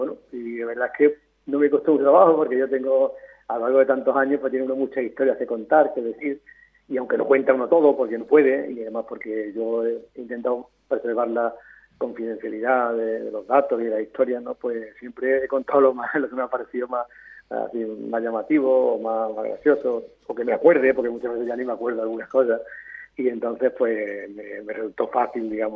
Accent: Coripe, Andalusia, Spain; born there; also born or lived in Sevilla; yo nací allí, aunque yo no... aunque nací en Coripe, pero yo me fui a estudiar medicina a Sevilla, evidentemente.

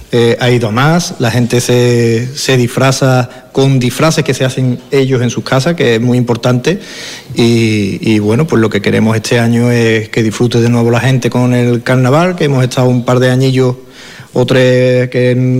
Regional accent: Andalusia, Spain; Sí, el domingo, que siempre sobra, porque como somos andaluces y echamos de más

